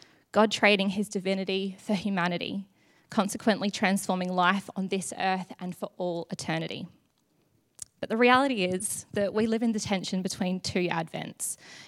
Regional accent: Adelaide, South Australia, Australia; moved away as an adult; now in London, United Kingdom; I'm originally from Adelaide in South Australia, and I've been part of the Christchurch family now for just over 5 years living in London.

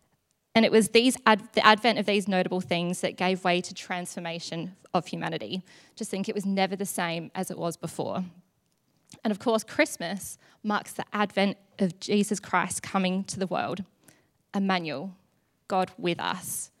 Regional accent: Adelaide, South Australia, Australia; moved away as an adult; now in London, United Kingdom; I'm originally from Adelaide in South Australia, and I've been part of the Christchurch family now for just over 5 years living in London.

